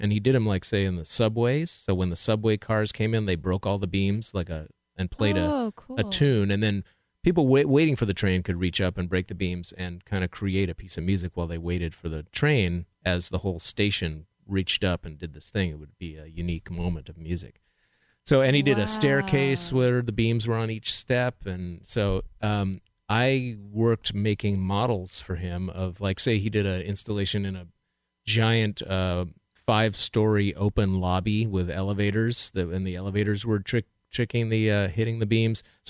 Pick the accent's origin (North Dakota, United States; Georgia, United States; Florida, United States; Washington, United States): Washington, United States; Seattle; I'm from Seattle.